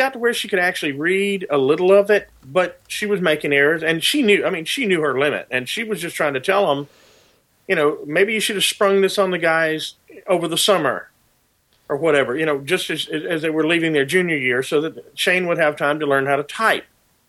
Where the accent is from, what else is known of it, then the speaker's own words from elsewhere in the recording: Gadsden, Alabama, United States; at my high school, which was Emma Sansom High School in Gadsden, which is my hometown in northeast Alabama